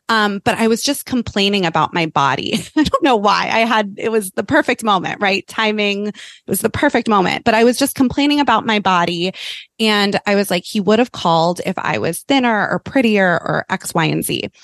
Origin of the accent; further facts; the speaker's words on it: Malibu, California, United States; So I grew up in Malibu, California, in a little small beach community out in Los Angeles.